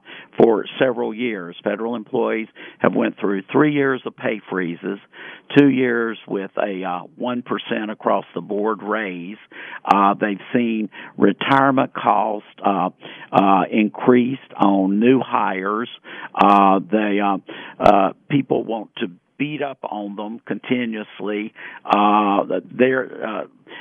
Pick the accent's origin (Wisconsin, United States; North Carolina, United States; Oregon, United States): North Carolina, United States; from my home state of North Carolina